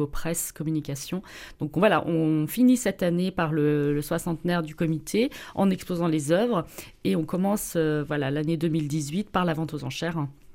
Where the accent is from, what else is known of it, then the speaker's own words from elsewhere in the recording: Angers, Pays de la Loire, France; Je venais du Maine-et-Loire, d'Angers, je faisais complètement autre chose.